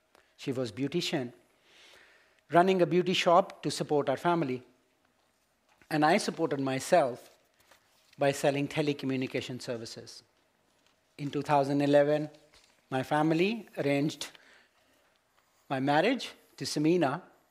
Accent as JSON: {"language": "English", "country": "Pakistan", "tie": "born there", "said": "Yeah, I was born in Pakistan and I'm the youngest in my family."}